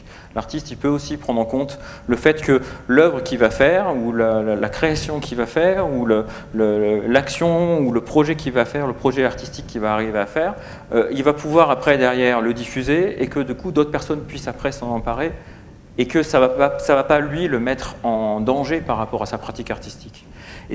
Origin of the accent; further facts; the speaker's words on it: Auvergne-Rhône-Alpes, France; je suis pas de Lyon, enfin je suis pas de Toulouse, je suis plutôt de Lyonnais